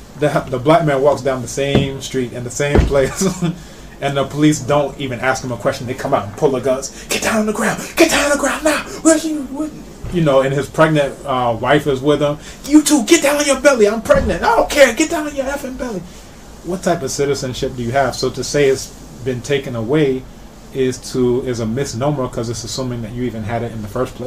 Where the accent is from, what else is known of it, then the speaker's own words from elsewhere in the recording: North Carolina, United States; I was born in 79, early 80s, I grew up in North Carolina, this is in the south of the U.S.